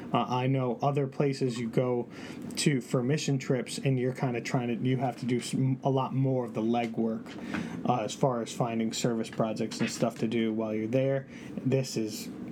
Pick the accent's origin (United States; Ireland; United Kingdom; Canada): United States; Connecticut; So we're just from Connecticut, you know, and there'll be kids from Minnesota and everywhere else.